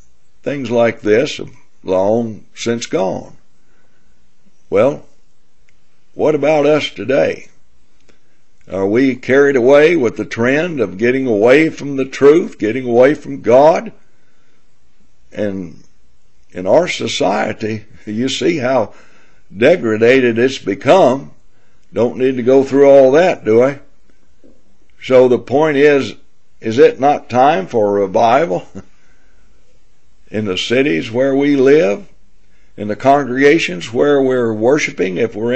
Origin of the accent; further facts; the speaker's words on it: Tennessee, United States; as I grew up in Tennessee, in the South, of course, the Bible Belt.